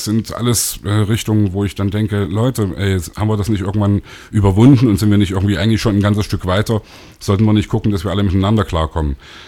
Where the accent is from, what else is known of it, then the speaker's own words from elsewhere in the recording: Leipzig, Saxony, Germany; Also ich komme aus Leipzig und Leipzig ist für mich wirklich meine Lieblingsstadt.